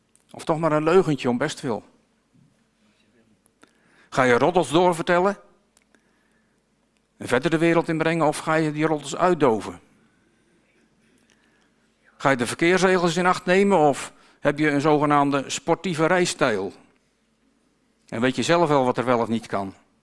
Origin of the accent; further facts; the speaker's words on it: Netherlands; Ik ben een Nederlander onder de Nederlander, een mens onder de mensen.